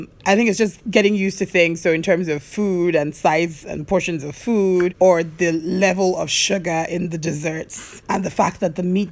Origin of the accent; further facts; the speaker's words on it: Nigeria; I am Nigerian.